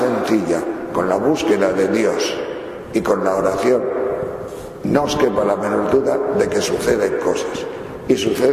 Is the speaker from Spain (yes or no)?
yes; Castile and León, Spain; me acordaba de gente de mi pueblo, yo soy de la provincia de León, de allá del norte, de las montañas de León